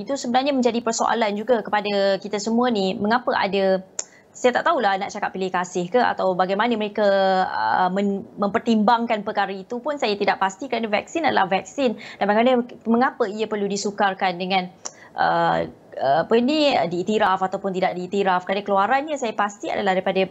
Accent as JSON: {"language": "Malay", "region": "Malacca", "country": "Malaysia", "said": "Saya kira sebagai orang Melaka, apabila dah nak masuk PRN Melaka ni"}